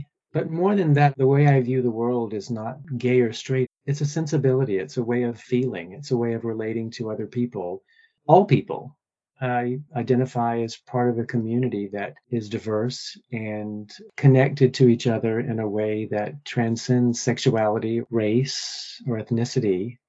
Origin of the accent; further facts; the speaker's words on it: Warm Springs, Georgia, United States; now in Washington, D.C., United States; I grew up in Warm Springs, Georgia. You probably know it better as the home of Roosevelt's Little White House. I live in Washington, D.C. now. I have for over three decades.